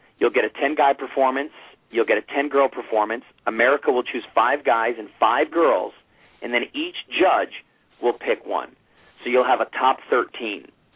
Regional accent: Rumford, Rhode Island, United States; I mean, I'm from Rumford, Rhode Island, this little town in Rhode Island.

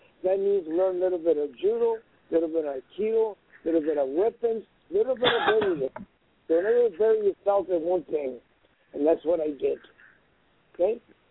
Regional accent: Los Angeles, California, United States; Well, don't forget, I was a Chican from East L.A. I was a crazy local guy, you know, and I was a boxer.

